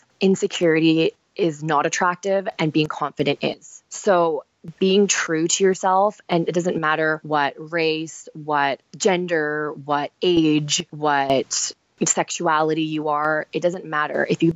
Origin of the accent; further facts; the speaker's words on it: Burnaby, British Columbia, Canada; I moved back to Burnaby, which was my hometown.